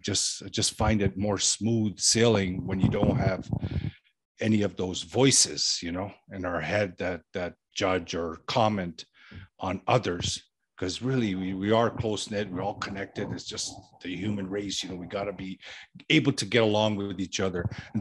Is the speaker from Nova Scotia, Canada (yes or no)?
no; Toronto, Ontario, Canada; I grew up in Toronto, Canada, and surrounding areas.